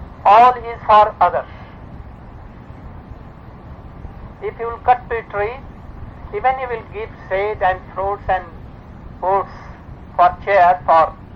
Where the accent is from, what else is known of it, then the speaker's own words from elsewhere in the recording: India; I don't know why, being an Indian, even my eyes are.